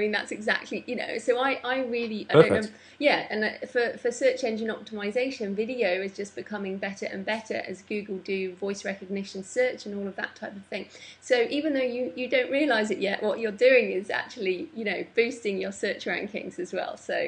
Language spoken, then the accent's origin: English; England, United Kingdom; moved away; And also clearly I'm English, but I haven't lived in England for nearly 12 years now.